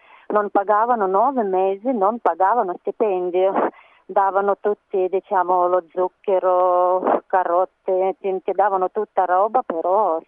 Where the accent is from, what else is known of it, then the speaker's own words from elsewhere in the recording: Ukraine; Italian is a second language; now in Italy; perché parlo di Ucraina, di mio paese, non parlo di altri, Ucraina come la Toscana, aria asciutta, bella, tutto verde, tutto, anche ci sono montagne, Carpati, è veramente bel paese